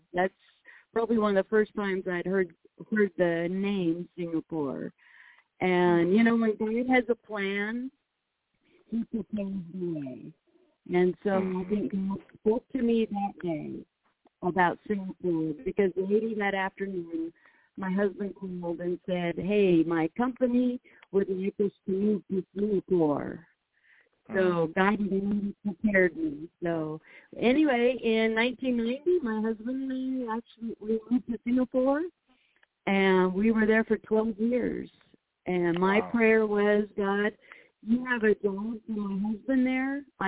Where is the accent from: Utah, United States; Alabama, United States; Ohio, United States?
Utah, United States; moved away; also born or lived in Tulsa, Oklahoma; so growing up in Utah, I actually moved to Tulsa, Oklahoma in 1982.